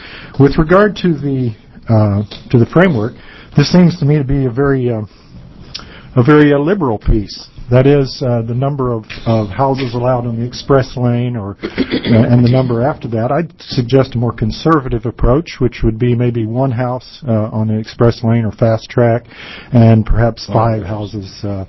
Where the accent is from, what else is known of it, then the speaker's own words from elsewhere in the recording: Hood River, Oregon, United States; From Hood River.